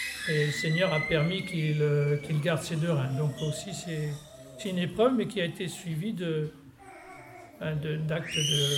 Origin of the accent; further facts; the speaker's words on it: France; Nous sommes français et nous avons vécu selon les règles de la société française, c'est tout.